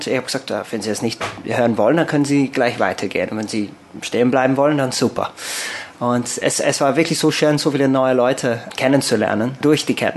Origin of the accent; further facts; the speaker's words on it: England, United Kingdom; German is a second language; now in Austria; Ja, also ich bin Engländer